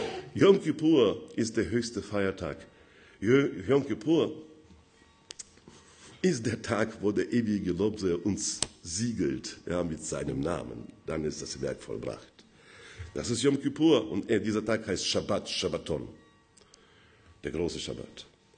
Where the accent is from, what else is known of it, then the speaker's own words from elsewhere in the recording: Odesa, Odesa Oblast, Ukraine; Ja, ich komme aus der Odessa, nicht?